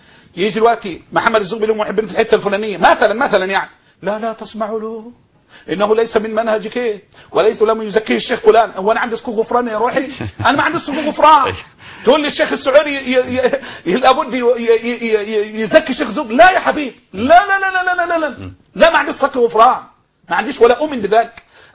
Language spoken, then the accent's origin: Arabic; Egypt; أنا مصري وأنت سعودي.